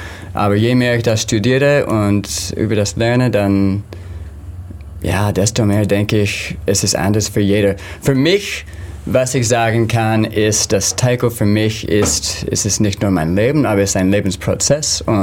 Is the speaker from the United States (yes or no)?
yes; Utah, United States; born there; German is a second language; Aber ich bin in Amerika geboren, in Utah.